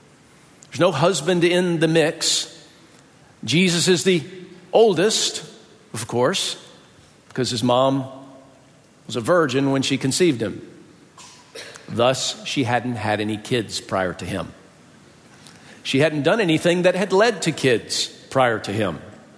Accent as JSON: {"language": "English", "region": "the South", "country": "United States", "said": "If I called my mom woman, I'm from the South."}